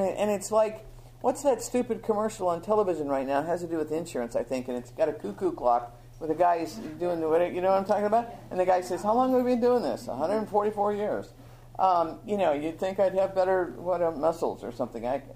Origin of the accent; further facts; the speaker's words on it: Ireland; Redheads have tempers. Irish, you know, I'm Irish. I have a temper.